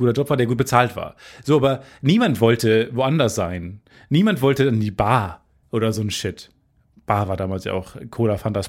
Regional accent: Carmen, Germany; ich komme aus Carmen

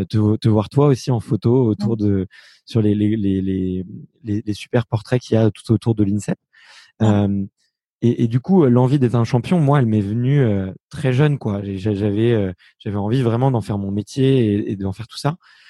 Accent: Fontenay-sous-Bois, Île-de-France, France; moi j'ai grandi à Fontenay-sous-Bois.

